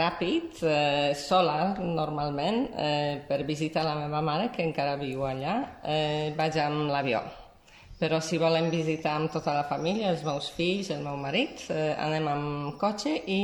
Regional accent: Warsaw, Masovian Voivodeship, Poland; Catalan is a second language; now in Spain; Soc de Varsovia, de la capital.

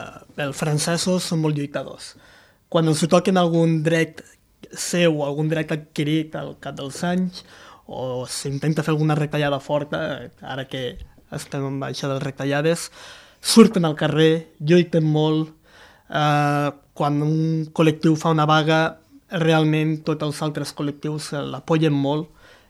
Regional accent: Catalonia, Spain; Som tres catalans

